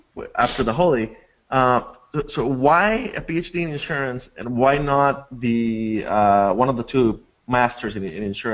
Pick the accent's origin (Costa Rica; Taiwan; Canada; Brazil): Costa Rica; moved away as an adult; now in United States; I was born and raised in Costa Rica, where I lived until I was 19, and then I came to the U.S.